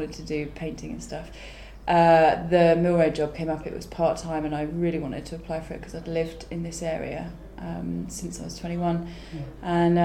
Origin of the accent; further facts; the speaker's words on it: Cambridge, East of England, United Kingdom; born there; In 1985, I was born in Cambridge, yeah.